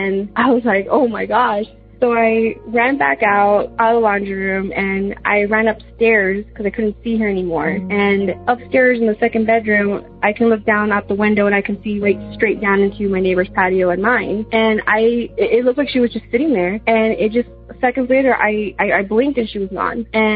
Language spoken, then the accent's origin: English; Texas, United States; also born or lived in Japan; now in Boise, United States; I'm calling in from Boise, Idaho. I'm originally from South Texas, and this is my story from when I was in Japan.